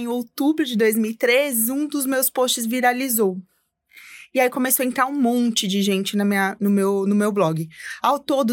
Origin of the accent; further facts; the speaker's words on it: São Paulo, Brazil; eu sou daqui de São Paulo mesmo, nasci aqui na cidade de São Paulo, mas sou de uma família bem humilde. A gente é lá de Pirituba, bem na periferia.